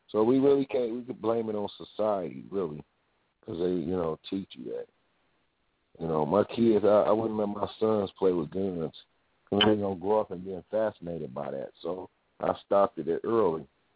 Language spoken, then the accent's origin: English; Sacramento, California, United States; I'm from Sacramento too. … And I know how